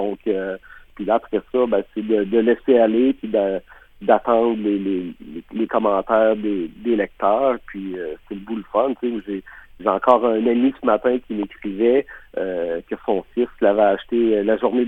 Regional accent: Rimouski, Quebec, Canada; pas très loin de chez moi à Rimouski

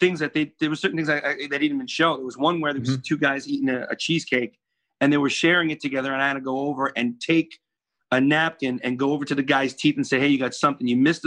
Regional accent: Brooklyn, New York, United States; I'm from Brooklyn. We have the same very Italian families in a sense.

